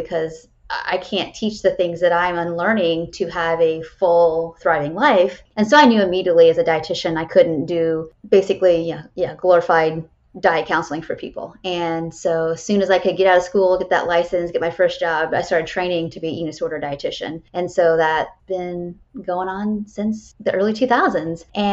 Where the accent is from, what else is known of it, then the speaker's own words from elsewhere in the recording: Illinois, United States; So I'm from Illinois, Wisconsin's just a state up north